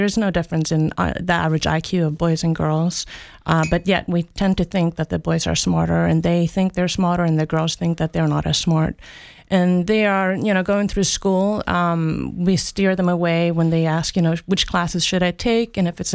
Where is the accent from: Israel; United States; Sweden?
Sweden; I grew up in Sweden, which is one of the most gender equal countries in the world.